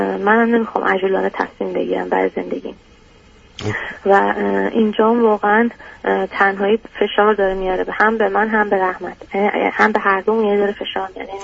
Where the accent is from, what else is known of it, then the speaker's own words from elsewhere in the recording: Iran; moved away; ما اصلا از ایران اومدیم بیرون